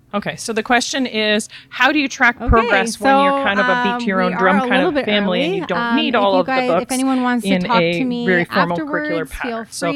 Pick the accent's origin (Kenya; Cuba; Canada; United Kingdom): Canada; Ontario; like, I'm from Ontario. I've been homeschooling in Ontario for 21 years.